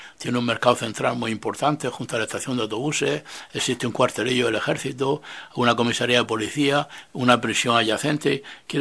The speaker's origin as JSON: {"language": "Spanish", "town": "Murcia", "region": "Region of Murcia", "country": "Spain", "tie": "born or raised there", "said": "Yo, que soy de Murcia, pues lo que yo vi hacer cuando yo era niño en la huerta"}